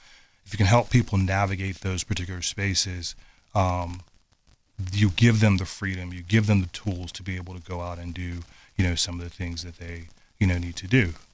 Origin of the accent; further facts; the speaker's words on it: Charlottesville, Virginia, United States; My time growing up in Charlottesville from where we are now, a lot of those things have been pulled away.